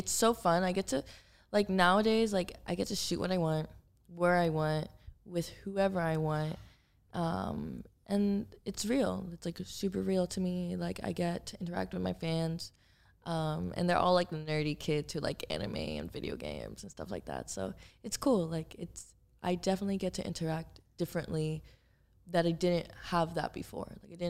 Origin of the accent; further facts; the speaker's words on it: Miami, Florida, United States; And I grew up in Miami. Like, I'm from Miami. My family's there. My sister's there.